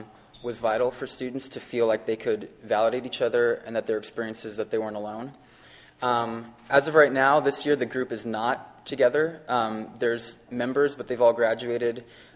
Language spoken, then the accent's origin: English; Medford, Oregon, United States; also born or lived in Bandon; But I was born and raised in Oregon. I grew up in Medford, Oregon for about half of my life, and then I moved to the coast of Oregon, Bandon, which is a small 3,000 people town.